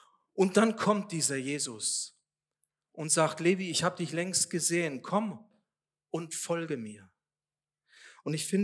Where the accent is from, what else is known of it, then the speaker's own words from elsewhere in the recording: Bavaria, Germany; Ich bin in Bayern aufgewachsen.